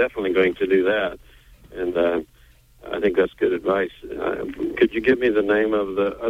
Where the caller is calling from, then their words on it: Bangor, Maine, United States; I'm calling from Bangor.